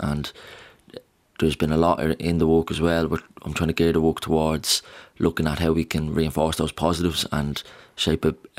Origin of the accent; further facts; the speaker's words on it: Ballymun, Leinster, Ireland; You know, I'm from Ballymun and I'm a young man